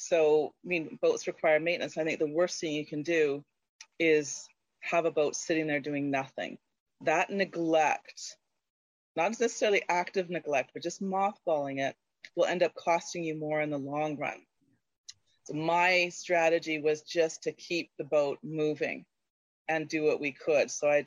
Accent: Canada; I'm Canadian.

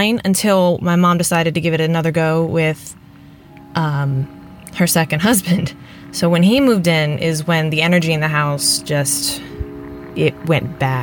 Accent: Maryland, United States; I'm from Maryland, currently living in Florida.

